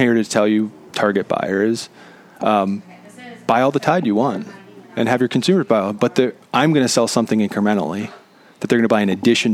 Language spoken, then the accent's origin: English; Bel Air, Maryland, United States; I grew up in Bel Air, went to John Carroll, played soccer, basketball, lacrosse, and then went to UMBC